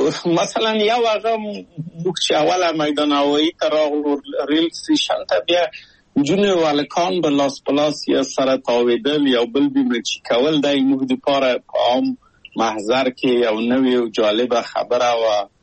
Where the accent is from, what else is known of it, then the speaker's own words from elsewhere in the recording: Kabul, Afghanistan; moved away as an adult; زه له کابل په یو دولتي بورس چکسلواکیا ته راغلم